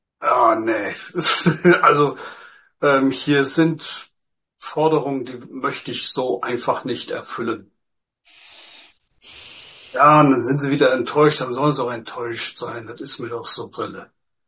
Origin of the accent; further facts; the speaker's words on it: Rhineland-Palatinate, Germany; Ich komme aus dem Westerwald, da hat es auch nur geregnet.